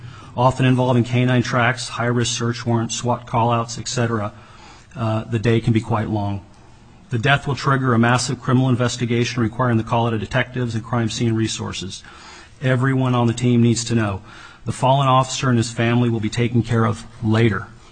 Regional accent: Anchorage, Alaska, United States; I grew up in Anchorage, and it has been my honor to serve my country and my community.

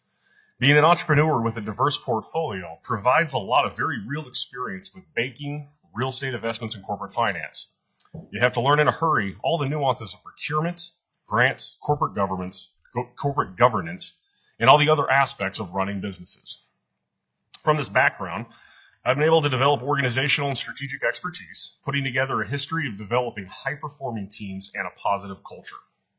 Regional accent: Anchor Point, Alaska, United States; I was born and raised in Alaska, one of five siblings. Growing up in a cabin in the small town of Anchor Point, allowed for a life of outdoors, fishing, camping, hiking, and hunting.

